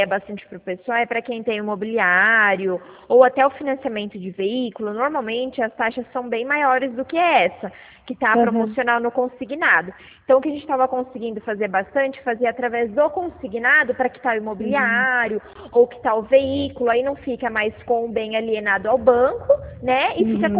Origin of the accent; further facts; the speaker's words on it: Jaú, São Paulo, Brazil; Não, não, eu sou daqui de Jaú.